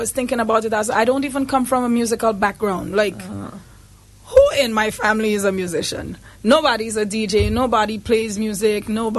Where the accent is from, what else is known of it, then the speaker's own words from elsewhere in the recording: St. Lucia; I grew up like any other St. Lucian kid.